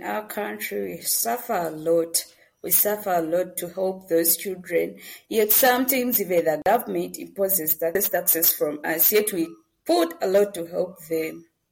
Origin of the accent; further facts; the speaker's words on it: Uganda; I'm from Uganda, from an orphanage.